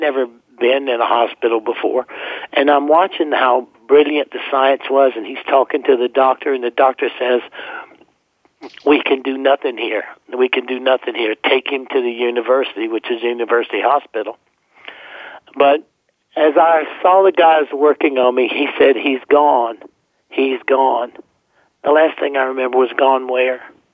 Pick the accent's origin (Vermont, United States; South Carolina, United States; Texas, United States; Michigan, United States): South Carolina, United States; Yeah, I grew up in South Carolina, Chris, you know, and I grew up as a prick.